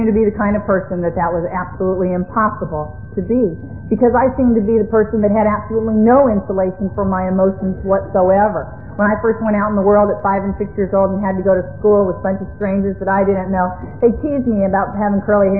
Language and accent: English; Venice, United States; But as I grew up in Venice at that time, I was sort of an observer of people, and I was a rather quick child.